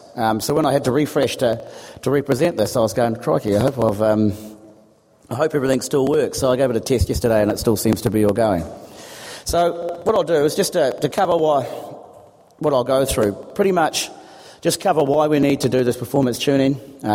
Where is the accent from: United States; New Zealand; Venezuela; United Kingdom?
New Zealand; even though I'm a New Zealander